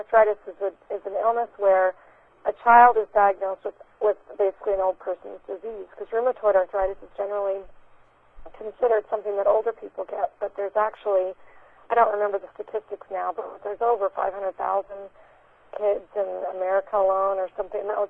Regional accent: Katy, Texas, United States; I'm from Texas and the Houston area, a town called Katy.

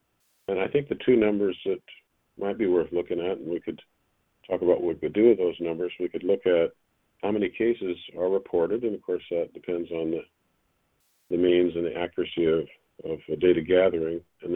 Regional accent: Midwest, United States; I'm from Midwest, a son of a farm boy, actually grandson of a farm girl from the South

